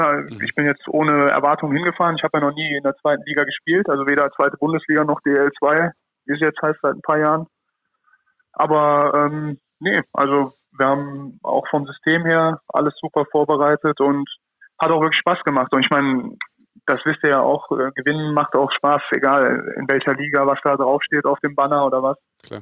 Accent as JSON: {"language": "German", "region": "Rhineland", "country": "Germany", "said": "als Rheinländer habe natürlich immer Bietigheim bisschen gesagt"}